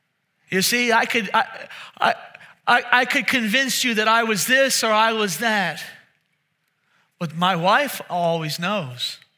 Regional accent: Pearland, Texas, United States; I had a pear tree because I was from Pearland, and that's the only reason I bought it.

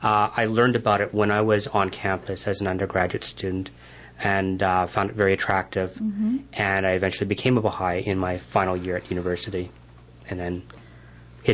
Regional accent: Canada; born there; I'm actually not from Iran. Oh, I'm sorry. I'm Canadian-born.

